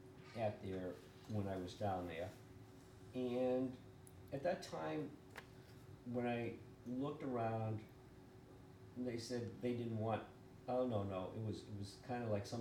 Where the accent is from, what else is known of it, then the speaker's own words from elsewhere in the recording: Everett, Massachusetts, United States; Yeah, I grew up in Everett, went to school at Merrimack, did graduate work at Northeastern.